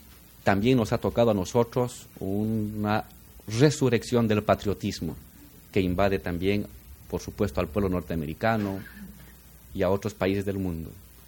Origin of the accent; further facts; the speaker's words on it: Bolivia; Consideramos que el área de amistad y de colaboración fundamental que tenemos como bolivianos pasa por Brasil